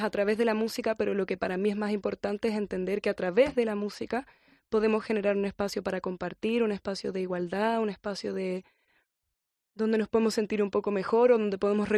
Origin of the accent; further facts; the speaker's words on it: Chile; Mi tierra es Chile, pero ¿sí? En Chile también se toca.